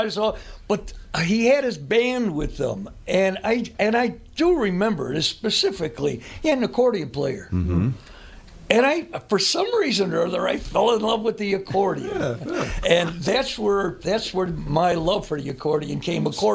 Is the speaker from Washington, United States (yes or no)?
no; Chicago, Illinois, United States; I was born and raised in Chicago. The first 10, 12 years on the west side in a very Polish ethnic neighborhood.